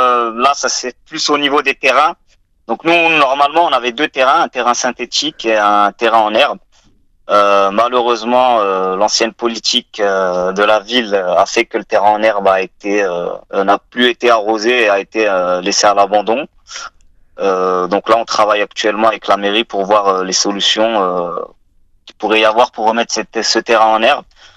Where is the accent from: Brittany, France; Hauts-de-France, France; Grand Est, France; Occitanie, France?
Hauts-de-France, France; Écuvilly; Alors moi, j'ai grandi à Écuvilly